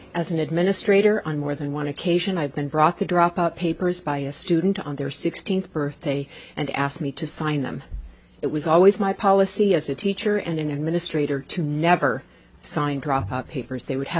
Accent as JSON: {"language": "English", "town": "Fairbanks", "region": "Alaska", "country": "United States", "tie": "born or raised there", "also_born_or_lived": "Anchorage / Kodiak", "said": "I grew up in Anchorage, Kodiak, and Fairbanks, where I graduated from high school."}